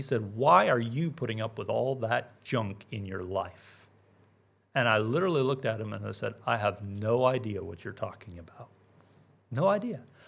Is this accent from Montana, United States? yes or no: yes; Montana, United States; I'm from Montana, which is a large state in the northern central part of the United States on the Canadian border.